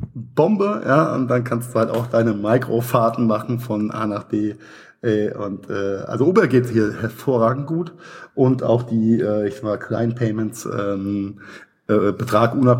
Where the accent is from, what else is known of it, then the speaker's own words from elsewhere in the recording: Mainz, Rhineland-Palatinate, Germany; Meine Heimatstadt Mainz hat 260.000, 280.000, sowas.